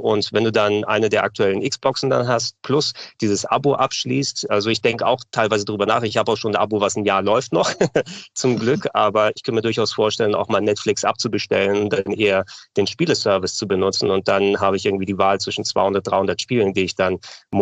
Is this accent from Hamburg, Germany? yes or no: yes; Hamburg, Germany; born there; obwohl ich griechischer Herkunft bin, gebürtig in Hamburg natürlich mit griechischen Eltern.